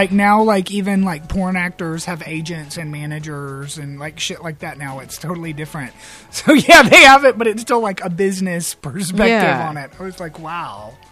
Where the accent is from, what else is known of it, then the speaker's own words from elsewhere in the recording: Nashville, Tennessee, United States; Because because I'm from Nashville, Music City, and I know people who, had this house off a song or whatever